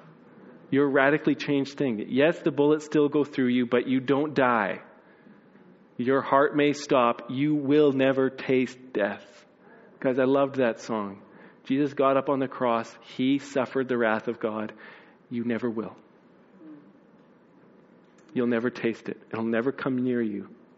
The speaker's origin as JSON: {"language": "English", "region": "Manitoba", "country": "Canada", "said": "which isn't impressive to us, you know, because we're from Manitoba."}